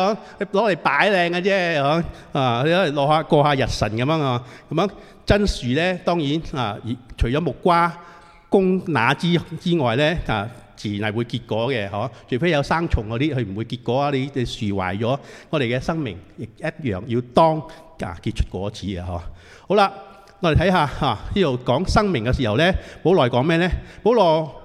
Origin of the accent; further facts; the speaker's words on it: Singapore; 弟兄姊妹，我哋新加坡人好中意食咩啊？